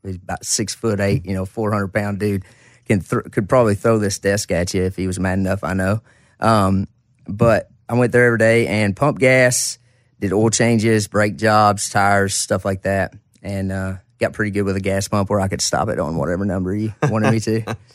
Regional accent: Caneyville, Kentucky, United States; So we had four K-12 schools in my county that consolidated in 76 or 77.

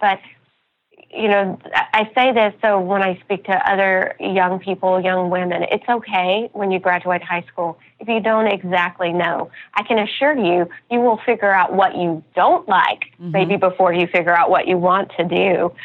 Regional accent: Portland, Arkansas, United States; I did, in Southeast Arkansas. And my hometown is Portland, Arkansas, which I think the population now is slightly over 400 people.

